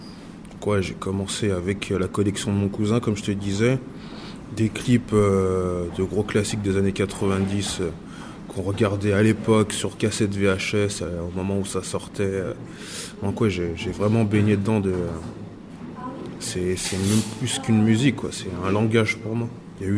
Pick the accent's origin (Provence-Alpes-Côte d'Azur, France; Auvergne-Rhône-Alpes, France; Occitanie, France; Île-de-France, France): Auvergne-Rhône-Alpes, France; Vénissieux; also born or lived in Bourgoin-Jallieu; Je suis né à Bourgoin-Jallieu, j'ai grandi à Vénissieux